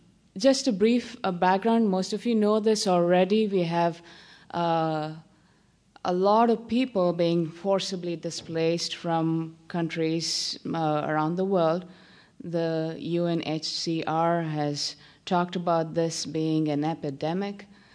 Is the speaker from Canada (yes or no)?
no; India; now in United States; I'm still a guest worker in this country. I'm from India.